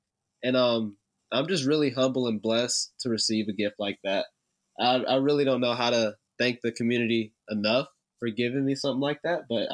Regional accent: Mount Pleasant, Tennessee, United States; also born or lived in Spring Hill; So I grew up in Mount Pleasant. We lived in Mount Pleasant for, I want to say, up until my seventh grade year. And then we moved to Spring Hill.

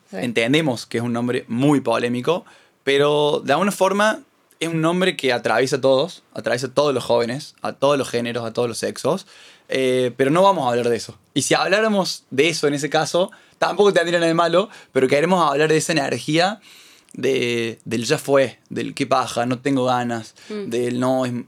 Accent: Córdoba, Argentina; Bueno, soy de Córdoba, claramente.

